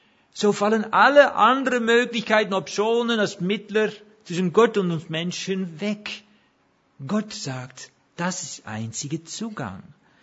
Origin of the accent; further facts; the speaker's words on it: Netherlands; German is a second language; now in Germany; Ich bin ja Holländer, ich habe schon gesagt.